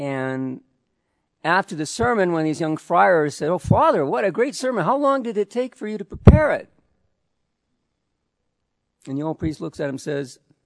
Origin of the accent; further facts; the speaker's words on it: Saskatchewan, Canada; I'm from Saskatchewan in Canada, which is straight north from here.